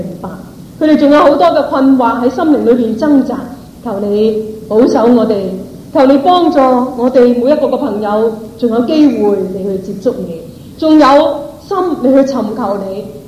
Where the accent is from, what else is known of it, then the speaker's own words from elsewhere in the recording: China; 我们比较我们中国人过往所拜的主耶稣，原来很多都是不是真真正正出于真神的真理